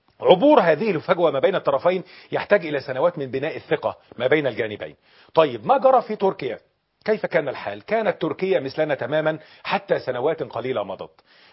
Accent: Egypt

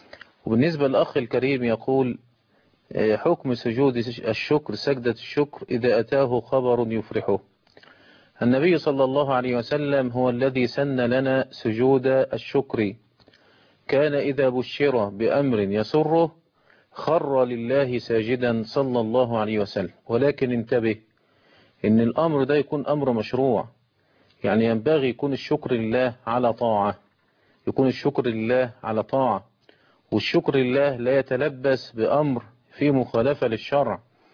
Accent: Egypt

